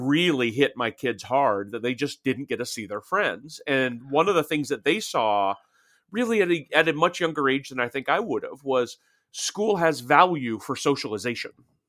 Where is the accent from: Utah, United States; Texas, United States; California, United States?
Utah, United States; when I was growing up in Utah, I was one of those kids who kind of wore shorts all year round.